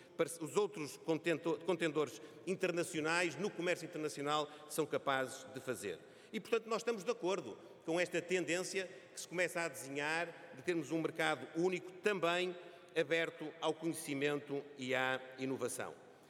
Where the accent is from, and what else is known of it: Portugal